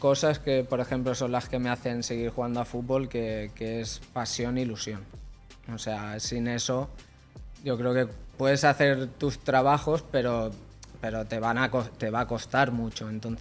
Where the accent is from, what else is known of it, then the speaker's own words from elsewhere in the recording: Fuentealbilla, Castilla-La Mancha, Spain; Evidentemente que Albacete, Fuentealbilla, mi pueblo